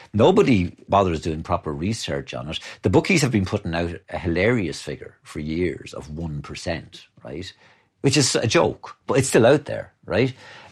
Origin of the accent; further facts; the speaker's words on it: Athlone, Westmeath, Ireland; Like, I'm from Athlone, and here we are, like, at the town where the team I supported, you know, as a lad, becomes famous